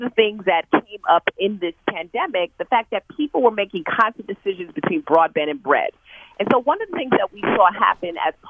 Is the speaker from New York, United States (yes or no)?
yes; New York, United States; I'm from New York, California is sort of like its own country.